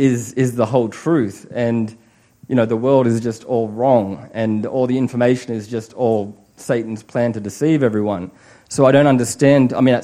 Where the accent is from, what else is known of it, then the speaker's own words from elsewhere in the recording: Australia; I talk weird as well. I'm from Australia. And when I grew up in the church in Australia